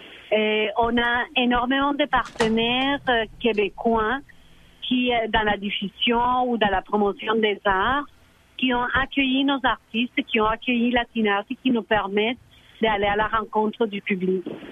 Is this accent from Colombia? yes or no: yes; Santa Marta, Magdalena, Colombia; moi, j'étais colombienne, j'étais pas latino-américaine. J'étais colombienne et encore pire, j'étais de Santa Marta, je venais d'une région en particulier.